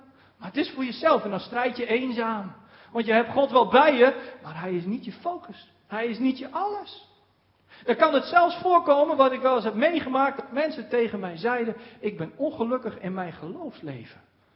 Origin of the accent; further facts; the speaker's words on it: Drenthe, Netherlands; moved away as an adult; weggetrokken van mijn geboortegrond, het land in. Terwijl mijn familie, dat heeft ooit een keer iemand uitgezocht, al meer dan 300 jaar op dezelfde plek in Drenthe woont zo ongeveer.